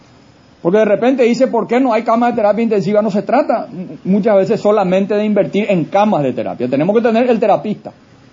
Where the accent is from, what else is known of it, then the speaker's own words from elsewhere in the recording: Paraguay; lo que podemos hacer los paraguayos, de lo que somos los paraguayos, de lo que estamos haciendo los paraguayos.